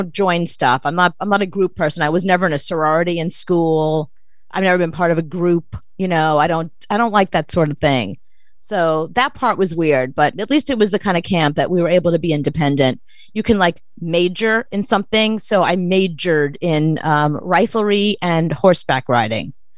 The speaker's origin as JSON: {"language": "English", "town": "New York City", "region": "New York", "country": "United States", "said": "No, because I was really mature. I was from New York City."}